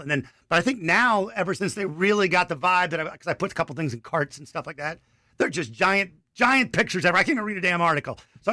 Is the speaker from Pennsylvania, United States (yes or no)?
yes; Philadelphia, Pennsylvania, United States; Philadelphia area.